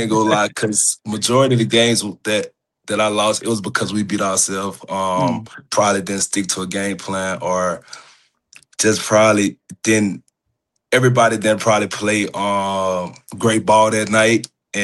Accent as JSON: {"language": "English", "town": "Rayville", "region": "Louisiana", "country": "United States", "tie": "born or raised there", "said": "The basketball scene in my hometown, it was crazy"}